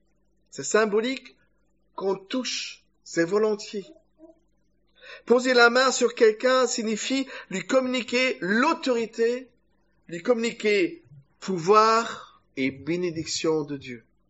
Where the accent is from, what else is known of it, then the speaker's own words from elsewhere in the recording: Germany; Moi, je suis allemande.